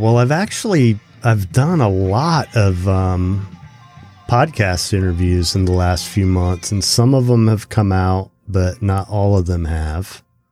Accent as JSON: {"language": "English", "town": "Kokomo", "region": "Indiana", "country": "United States", "tie": "born there", "said": "I was born in Kokomo, Indiana."}